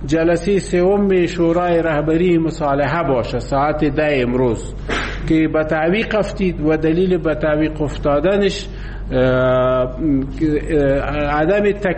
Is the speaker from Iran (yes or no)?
no; Afghanistan; ما هم از افغانستان هستیم